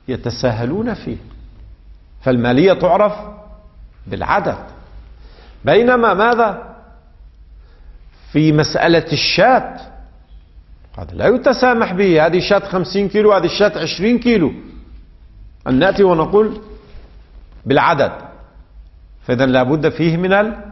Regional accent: Lebanon; يعني ما يسمى عندنا في لبنان الشمام

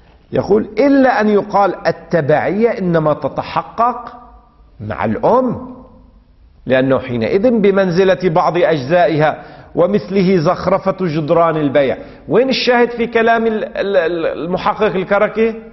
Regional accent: Lebanon; الحديقة الصغيرة التي تسمى عندنا في لبنان

